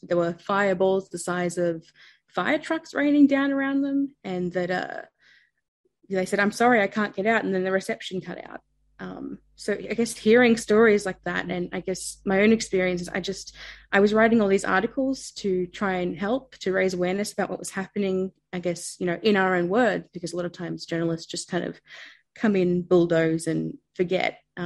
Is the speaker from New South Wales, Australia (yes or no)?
yes; Batemans Bay, New South Wales, Australia; I headed back to my hometown of Batemans Bay on the New South Wales south coast.